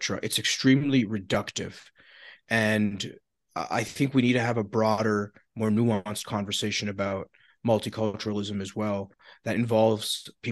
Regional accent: Scarborough, Ontario, Canada; I think the community I grew up in Scarborough was genuinely multicultural.

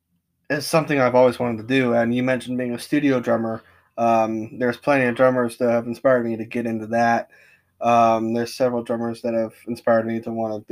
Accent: Hartville, Ohio, United States; I'm from Hartville, Ohio.

